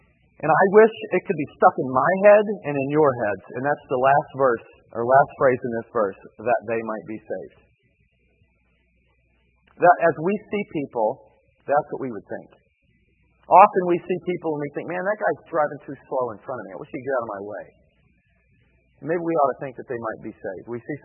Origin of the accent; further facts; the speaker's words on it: United States; I'm an American. We can do this.